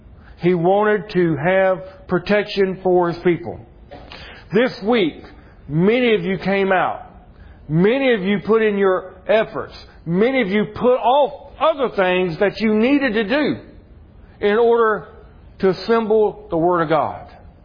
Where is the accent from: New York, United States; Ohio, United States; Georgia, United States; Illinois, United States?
Georgia, United States; accent: South Georgia English; Hey, I'm from Georgia. I speak South Georgia English. That's all I can do. My second language is English. My first is South Georgia English.